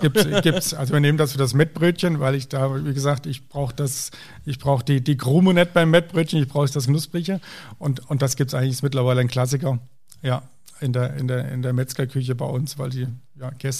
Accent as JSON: {"language": "German", "region": "Hesse", "country": "Germany", "said": "mein Papa wurde gefragt, wo ihr herkommt, da hieß ja, wir kommen aus Fulda. Und dann noch so 30 Kilometer Richtung Moskau oder Richtung Osten, ne? Also da hast du bloß nicht gesagt Rhön, oder ich habe Abitur gemacht in Fulda dann."}